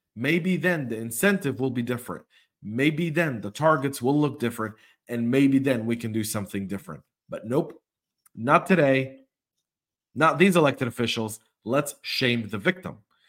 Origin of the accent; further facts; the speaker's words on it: Georgia, United States; or Buddy Carter from my home state of Georgia